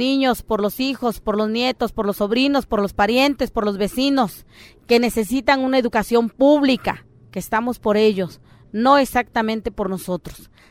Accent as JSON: {"language": "Spanish", "region": "Veracruz", "country": "Mexico", "said": "ya que afortunadamente vengo de Veracruz"}